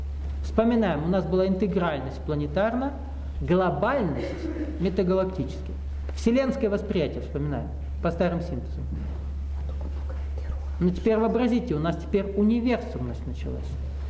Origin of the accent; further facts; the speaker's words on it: Russia; там просто я россиянин